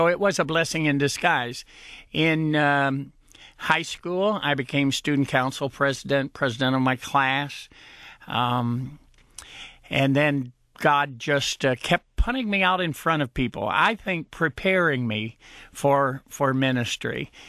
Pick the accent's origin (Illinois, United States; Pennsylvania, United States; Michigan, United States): Michigan, United States; Warren; also born or lived in Lowes, Kentucky; was 5 years old when we moved from Lowes, Kentucky, a small town in western Kentucky, to Michigan, to Warren, Michigan.